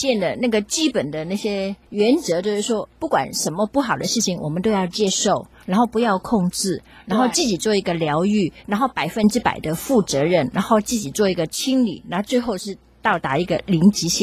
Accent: China; 就是说我们中国人有句话，君子爱财，取之有道。

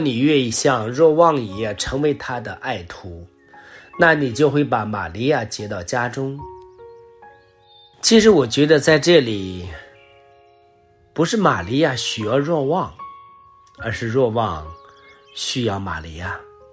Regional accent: China; 我们中国人对圣母的敬礼确实有极大的热情

